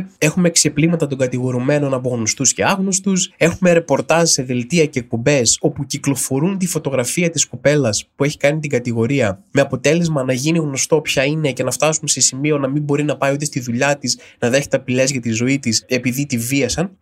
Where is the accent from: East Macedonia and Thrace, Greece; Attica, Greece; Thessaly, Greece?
Thessaly, Greece; Trikala; moved away; επειδή έχω καταγωγή από τα Τρίκαλα, είμαι κάποιο είδους εκπρόσωπος της πόλης